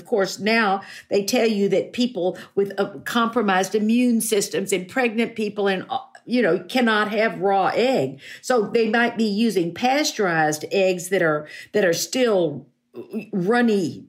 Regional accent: Fort Worth, Texas, United States; when I was growing up in Fort Worth, the best nachos were at a restaurant called Joe T. Garcia.

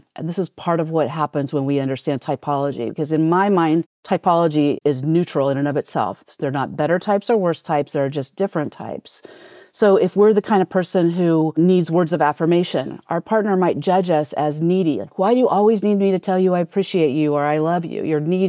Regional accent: United States; And of course, being an American, I judged them as terrible parents.

